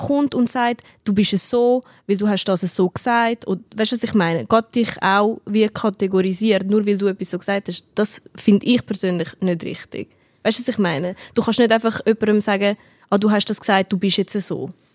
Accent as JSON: {"language": "German", "country": "Switzerland"}